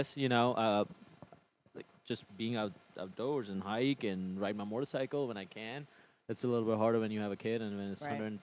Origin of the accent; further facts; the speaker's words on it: India; growing up in India, I mean, butcher shops actually, you have live chicken